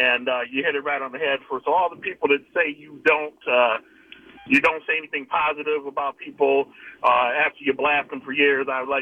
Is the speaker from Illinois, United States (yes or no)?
yes; Illinois, United States; And as I watched that 30 for 30, and I'm originally from Illinois, as I got done, my first thought wasn't like, you know, me and my friends in the gym mimicking which bear we're going